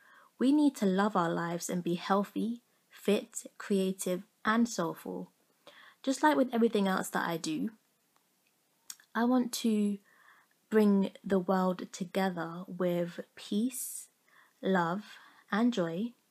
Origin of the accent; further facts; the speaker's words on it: London, United Kingdom; I was born and raised in London, and I lived in Wembley from birth until 19, when I left home and went to Florida in America for a year. I am Caribbean. My mum is Jamaican and Syrian, and my dad is Dominican.